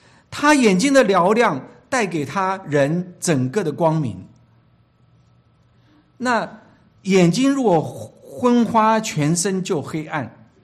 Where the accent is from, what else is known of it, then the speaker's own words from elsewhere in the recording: China; 就像我们中国人说的他的坏心，他是一个坏心人。